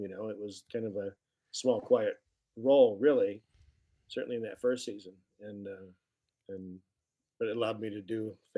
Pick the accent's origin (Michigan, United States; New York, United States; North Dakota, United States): Michigan, United States; Battle Creek; I'm from Serial City.